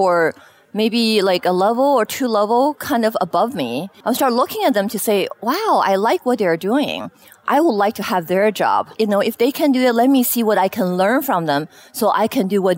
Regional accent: Beijing, China; moved away as an adult; also born or lived in Shanghai; now in Seattle, United States; I was born in China, in Shanghai, and then I spent most of my, you know, elementary high school years in Beijing. I came over to Seattle, very sunny Seattle today

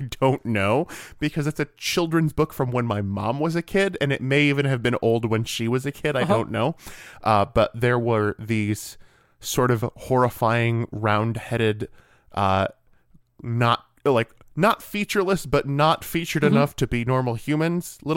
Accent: Michigan, United States; I know that's a problem for me because growing up in Michigan, I should think that euchre is the greatest thing ever invented.

